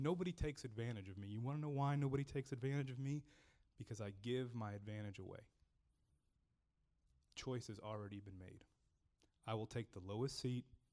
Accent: Miami, Florida, United States; like I grew up in Miami, so I'm like, I'm going to put my wallet and hide it in my car.

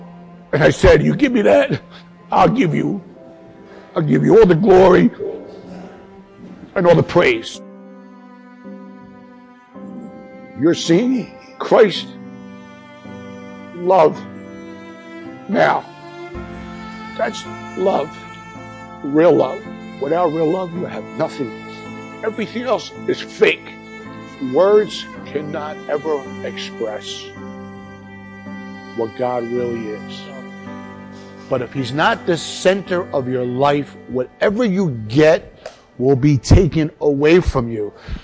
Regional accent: Philadelphia, Pennsylvania, United States; Growing up in Philly, we didn't have accountants, doctors, lawyers, football players to idolize.

